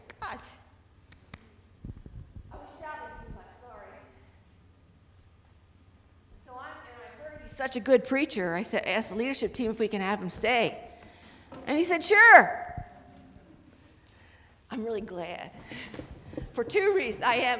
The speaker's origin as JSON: {"language": "English", "town": "Lititz", "region": "Pennsylvania", "country": "United States", "tie": "born or raised there", "said": "My hometown is Lititz. I grew up in Lititz Church of the Brethren, you know?"}